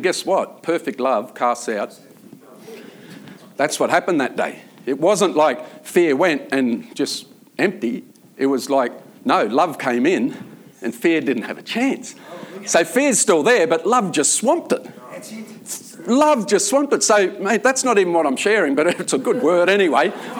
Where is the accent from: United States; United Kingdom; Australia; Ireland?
Ireland; Well, I am Irish, by the way.